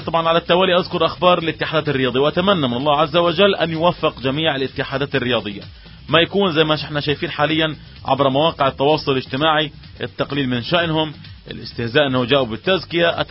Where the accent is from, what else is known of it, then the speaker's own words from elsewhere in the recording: Gaza, Gaza Strip, Palestine; انا ابن غزة وغيور على غزة وغيور على رياضة غزة